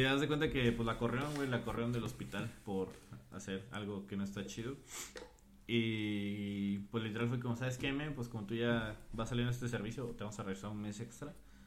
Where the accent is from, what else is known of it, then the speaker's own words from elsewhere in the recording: Salamanca, Guanajuato, Mexico; Yo soy de Salamanca, como toda nuestra raza que estamos presentes. Estudié en una escuela privada hasta la prepa.